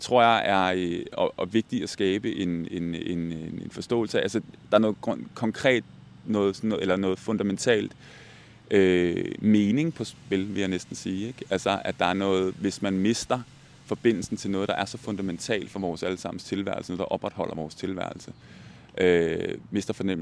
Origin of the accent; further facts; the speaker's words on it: Copenhagen, Capital Region of Denmark, Denmark; Han er vestjyde, jeg er københavner.